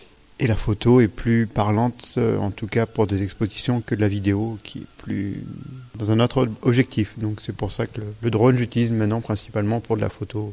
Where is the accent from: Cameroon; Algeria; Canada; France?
France; Réunion; now in Digne-les-Bains, France; J'habite sur Digne depuis 2005, à peu près. Et je suis originaire de La Réunion